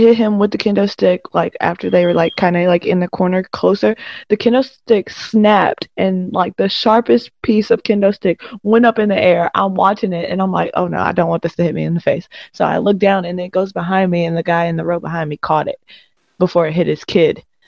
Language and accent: English; Lexington, United States; I work in Lexington, and I'm from Lexington, obviously, but I don't live there currently.